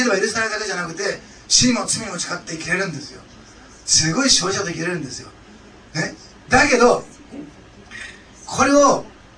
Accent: Osaka, Japan; 学生時代、私大阪市なんですけど

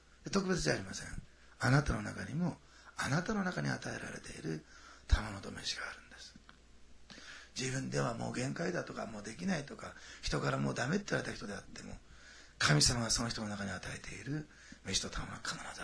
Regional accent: Sendai, Miyagi, Japan; also born or lived in Nagoya; 出身は仙台なんですけど

